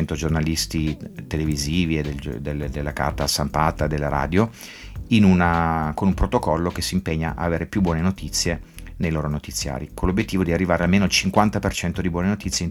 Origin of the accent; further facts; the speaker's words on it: Turin, Piedmont, Italy; now in India; Io oggi ancora vivo in India, però essendo italiano, essendo torinese, torno spesso a casa